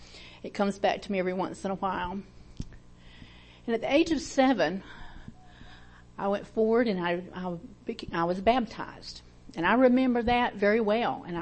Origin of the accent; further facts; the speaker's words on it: Georgia, United States; I was raised in the South, in Georgia, in the deep South.